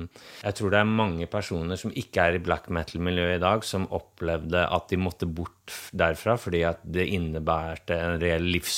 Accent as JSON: {"language": "Swedish", "country": "Norway", "second_language": "Swedish", "said": "Jag sa som norrmän, så tänker vi ju på svensker som otroligt mycket mer kulturellt avancerade än oss själva."}